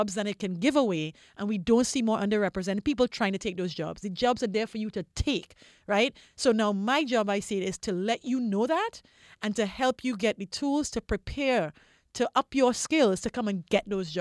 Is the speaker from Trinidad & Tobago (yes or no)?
yes; Trinidad & Tobago; I come from Trinidad